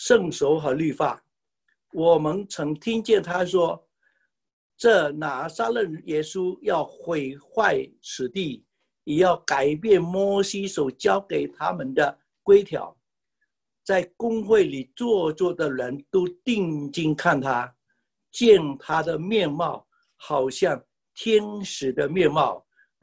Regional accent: Malaysia; 我是马来西亚的

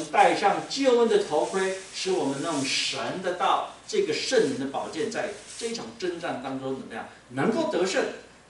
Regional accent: Taiwan; 我们台湾话有一句话叫做那个苍蝇啊盖那个带着那个龙眼壳啊

